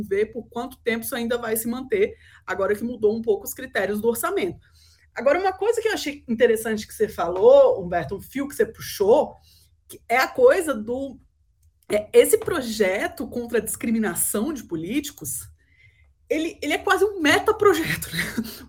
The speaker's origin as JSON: {"language": "Portuguese", "town": "Brasília", "region": "Federal District", "country": "Brazil", "said": "pergunta de onde você é, eu falo de Brasília"}